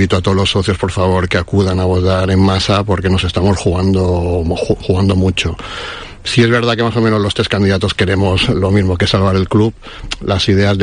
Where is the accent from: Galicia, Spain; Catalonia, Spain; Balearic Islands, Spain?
Balearic Islands, Spain; Santa Catalina; born there; yo nací en Santa Catalina, mi relación con el Club Náutico es muy estrecha